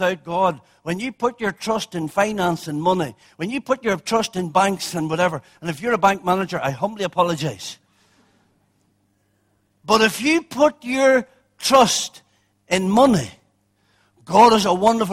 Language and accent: English; Ireland; I come from the Republic of Ireland.